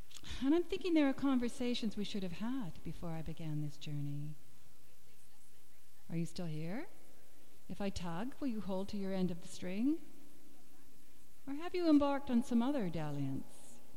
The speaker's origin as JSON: {"language": "English", "region": "West Coast", "country": "United States", "said": "And you can tell I'm from the West Coast, as well as other things."}